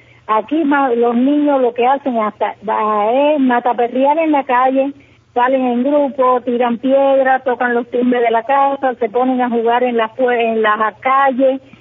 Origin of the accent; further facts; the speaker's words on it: Cuba; soy una cubana que estoy recibiendo toda la situación que se presenta en nuestro país, vivo al tanto de ella